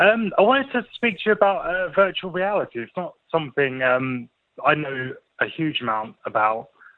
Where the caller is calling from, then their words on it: Exeter, South West England, United Kingdom; I'm phoning from Exeter.